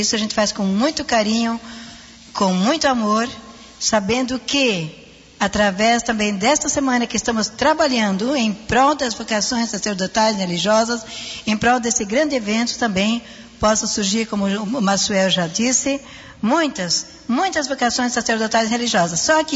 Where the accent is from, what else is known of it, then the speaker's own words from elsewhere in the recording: Urussanga, Santa Catarina, Brazil; sou de Uruçanga. Estou trabalhando atualmente em Uruçanga